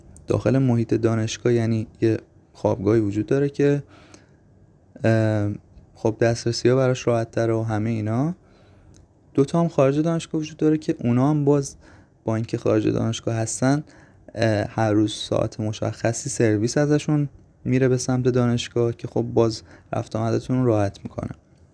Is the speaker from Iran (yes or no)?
yes; Lahijan, Gilan, Iran; از شهر خودمون مثلا بخوام بگم لاهیجان 745 کیلومتر آره دیگه فاصله داره